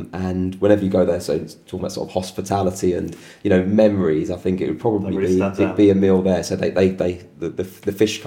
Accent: London, United Kingdom; I am a Londoner.

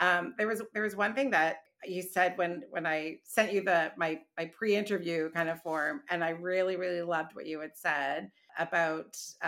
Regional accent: Kitchener, Ontario, Canada; now in Toronto, Canada; I grew up in Kitchener, Waterloo, Cambridge, like, you know, and then I moved to Toronto.

